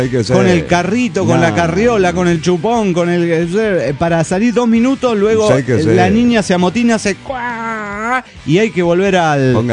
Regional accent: Chihuahua, Mexico; Ya me vine y ya me voy de Chihuahua, México.

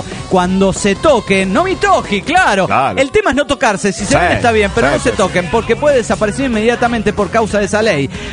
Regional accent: Cochabamba, Bolivia; de Cochabamba, Bolivia.

